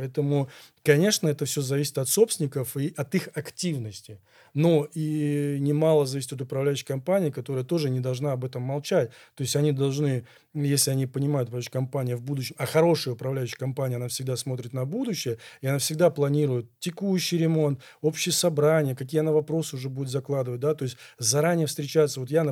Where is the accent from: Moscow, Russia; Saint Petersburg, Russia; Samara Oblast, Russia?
Saint Petersburg, Russia; born there; Я обожаю город Санкт-Петербург, я родился в Ленинграде, я считаю, что это вообще самый лучший город на планете Земля.